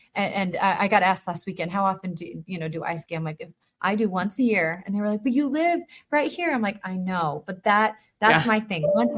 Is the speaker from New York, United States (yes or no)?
yes; New York, United States; now in Salt Lake City, United States; I grew up outside New York City. I would live there if it was up to me.